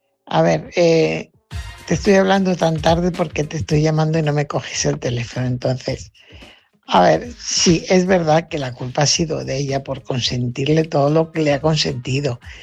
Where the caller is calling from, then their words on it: Fuenlabrada, Community of Madrid, Spain; corresponsal de Fuenlabrada.